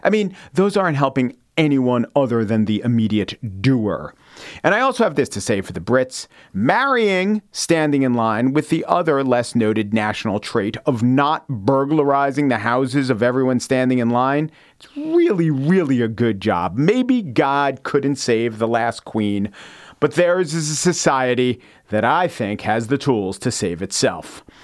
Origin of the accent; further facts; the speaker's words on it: United States; Then again, I am American, so of course I think they're good.